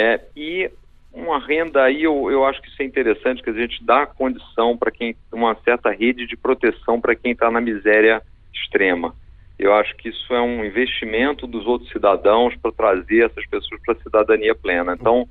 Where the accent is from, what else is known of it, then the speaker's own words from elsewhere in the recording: Rio de Janeiro, Brazil; como eu sou carioca